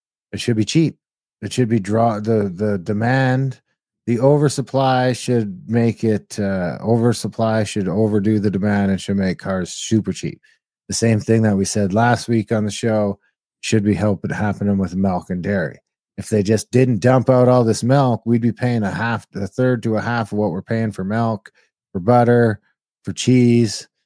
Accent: Canada; But as a Canadian, that, you know, that's a tough one if you're in that business.

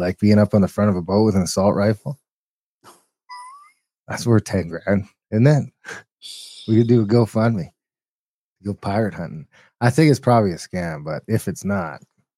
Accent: United States; I come from the States, so has to go through customs, which is CBSA

